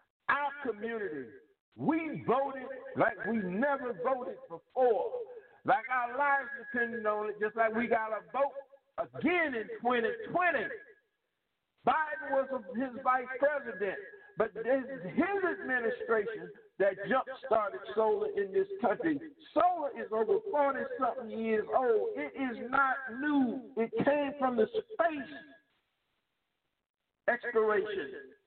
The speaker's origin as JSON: {"language": "English", "region": "the South", "country": "United States", "said": "I got that old Southern attitude, as my girl, because I'm from the South, and I know that growing up in the 50s"}